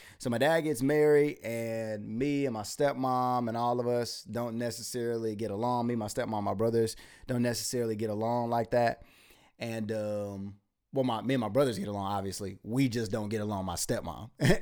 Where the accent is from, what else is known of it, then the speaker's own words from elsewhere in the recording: Rocky Mount, North Carolina, United States; So Rocky Mount's a small town, but you got a lot of different people there because it's you got this small town that's in North Carolina